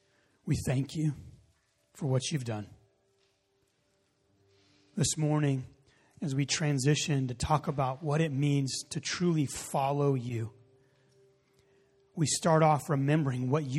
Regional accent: Dallas, Texas, United States; I grew up in Dallas, Texas, so I grew up about 10 minutes from the Texas Ranger Stadium.

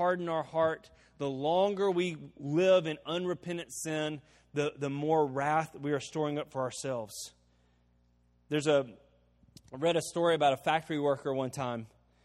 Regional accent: United States; And he's Arab. I'm American. We're both in Finland.

